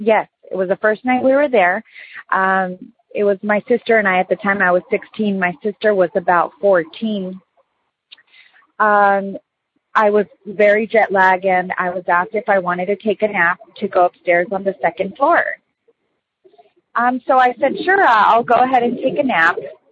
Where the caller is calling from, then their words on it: San Diego, California, United States; I'm calling from San Diego.